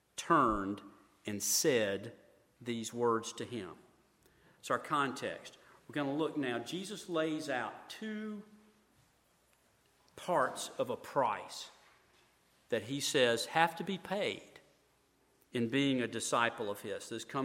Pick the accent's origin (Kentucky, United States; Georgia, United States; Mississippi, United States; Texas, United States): Mississippi, United States; Now, I've mentioned that I'm from Mississippi. For those of us who have grown up in the South and probably elsewhere